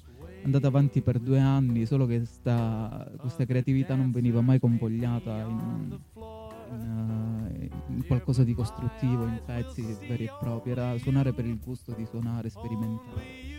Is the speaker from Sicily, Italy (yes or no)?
no; Nicotera, Calabria, Italy; Poi vengo da Nicotere, io provincia di Vibo, lì suonavo con una band nelle piazze, musica pop rock, niente di che. Arrivando a Cosenza ho trovato un ambiente musicale stupendo